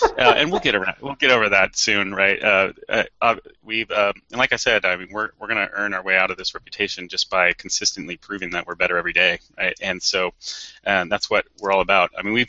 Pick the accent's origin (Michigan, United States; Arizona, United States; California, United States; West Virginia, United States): California, United States; Silicon Valley; I grew up in Silicon Valley, and I worked at Sun and Apple and eBay